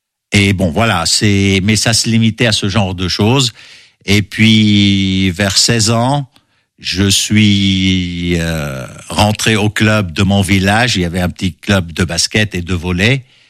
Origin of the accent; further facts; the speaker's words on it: Lebanon; C'était naturel chez nous au Liban. On vivait dehors. Les copains, on les retrouvait dehors, en toute sécurité, tout le monde se connaissait.